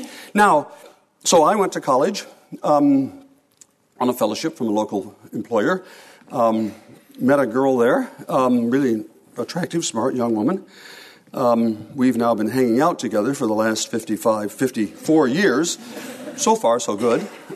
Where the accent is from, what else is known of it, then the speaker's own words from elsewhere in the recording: Port Clinton, Ohio, United States; So when I was growing up in Port Clinton in the 1950s, it was sort of, you know, there was nobody very rich in town, nobody very poor in town. It was a modest town.